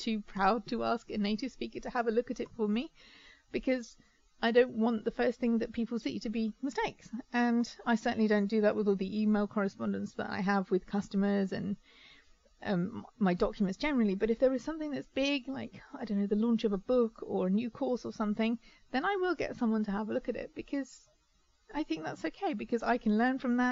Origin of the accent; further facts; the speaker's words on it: England, United Kingdom; I'm English. I live in the UK. I know nothing about German banks.